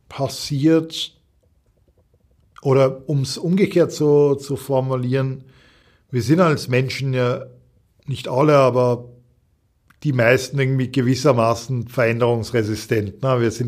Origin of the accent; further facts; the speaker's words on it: United Kingdom; moved away as an adult; now in Austria; Der Großteil meiner Familie wohnt in Österreich und ich habe, obwohl ich die ersten 23 Jahre in UK gewohnt habe, war ich sehr oft hier